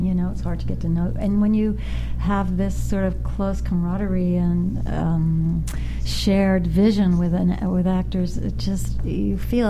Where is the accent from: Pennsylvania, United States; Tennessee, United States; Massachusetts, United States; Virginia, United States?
Massachusetts, United States; Boston; I grew up in Boston, that was a tryout town.